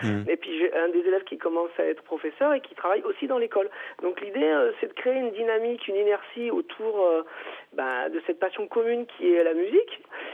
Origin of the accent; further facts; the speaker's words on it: Auvergne-Rhône-Alpes, France; Et puis moi, je suis originaire de l'Ardèche du Sud.